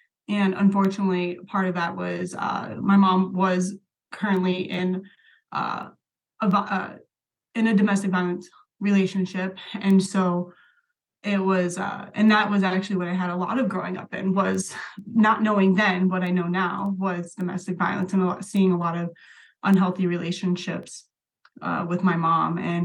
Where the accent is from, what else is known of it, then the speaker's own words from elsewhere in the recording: Las Vegas, Nevada, United States; I was actually born and raised in Las Vegas.